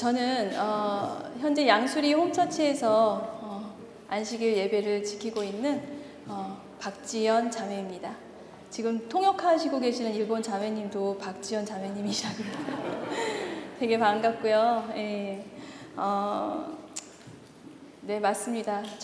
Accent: Suwon, Gyeonggi Province, South Korea; 제가 태어난 곳은 경기도 수원이었고 수원에서도 역전에 있었어요.

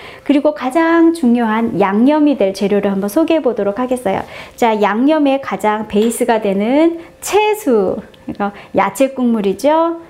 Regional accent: South Korea; 한식은 제가 한국 사람이고 이제 주로 이제 한식을 많이 하는데요

